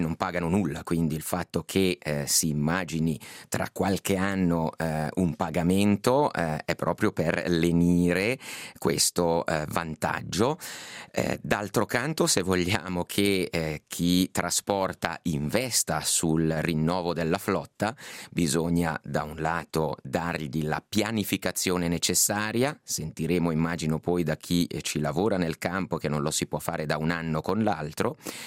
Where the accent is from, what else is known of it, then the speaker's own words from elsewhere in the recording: Ticino, Switzerland; ticinese, leventinese, automobilista